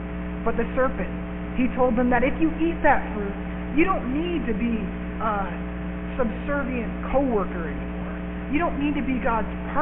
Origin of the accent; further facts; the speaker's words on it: Montana, United States; There's a town close to where I grew up in Montana.